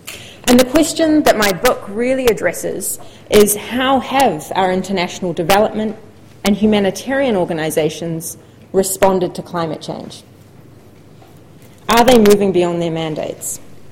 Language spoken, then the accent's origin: English; New Zealand; moved away; I am a New Zealander. I don't know how strong my accent still is. I've been living away from New Zealand for some time now.